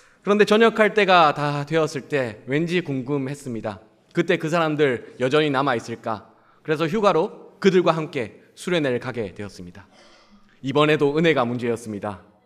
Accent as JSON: {"language": "Korean", "region": "Daegu", "country": "South Korea", "said": "저는 대구 사람입니다."}